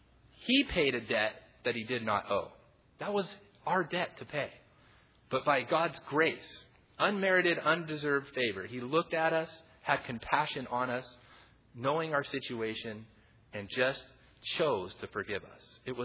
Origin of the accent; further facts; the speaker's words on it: Talent, Oregon, United States; growing up in Talent, we didn't have a Walmart. We had to go to Medford, and that was a long way.